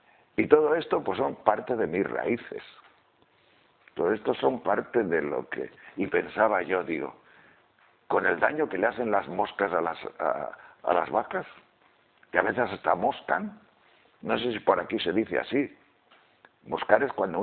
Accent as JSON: {"language": "Spanish", "region": "Castile and León", "country": "Spain", "tie": "born or raised there", "said": "porque yo soy de la parte del norte de la provincia de León"}